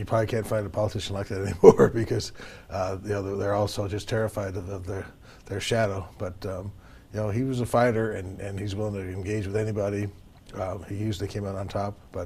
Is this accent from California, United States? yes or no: no; Boulder City, Nevada, United States; But my family has known him forever. We're from Boulder City, and he was from Searchlight in Henderson.